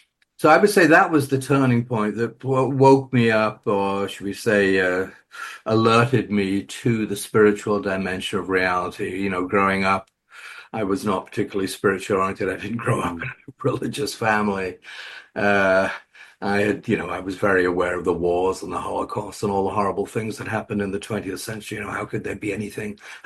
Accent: United Kingdom; moved away as an adult; I'm British, so I first came to America as a graduate student. So when I was 21, I was in Chicago

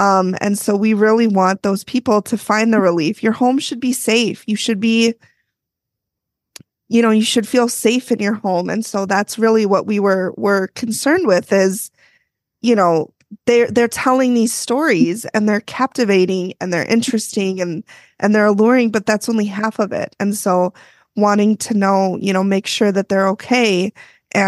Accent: Minnesota, United States; Plus, we're Minnesotan, so we apologize for everything.

